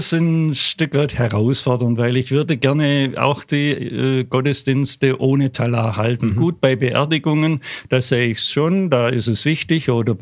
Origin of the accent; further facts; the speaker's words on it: Bietigheim-Bissingen, Baden-Württemberg, Germany; Also aufgewachsen im Schwabenland, Biedigheim-Etter-Zimmern heißt der kleine Ort, heute Biedigheim-Biesingen.